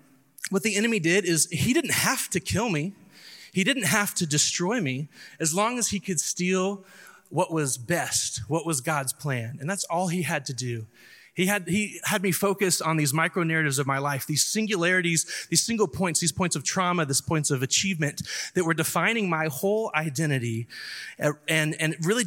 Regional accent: the South, United States; accent: Southern; Is my Southern accent coming out with that?

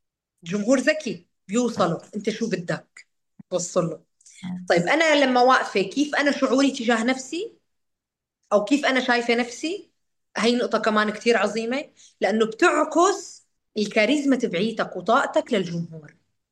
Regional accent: Syria; حتى نحن عندنا بسوريا في ناس تقول حبا، ما بتقول مرحبا

